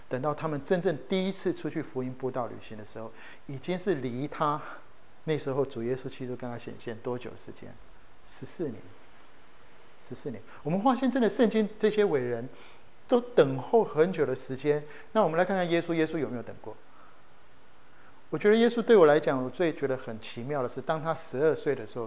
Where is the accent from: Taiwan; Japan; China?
Japan; 我在日本长大，我就觉得日本很有趣